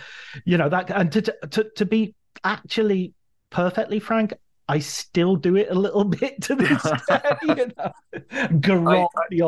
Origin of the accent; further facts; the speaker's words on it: North West England, United Kingdom; growing up in Cumbria